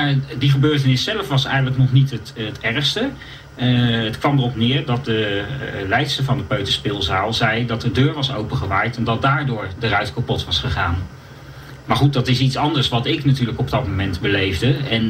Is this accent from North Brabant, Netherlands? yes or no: no; Delft, South Holland, Netherlands; born there; Ik ben geboren in Delft.